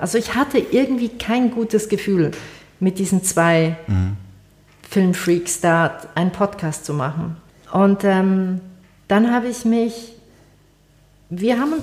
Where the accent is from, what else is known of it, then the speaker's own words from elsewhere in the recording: Munich, Bavaria, Germany; also ich bin im Olympiadorf aufgewachsen. Das ist dort in München.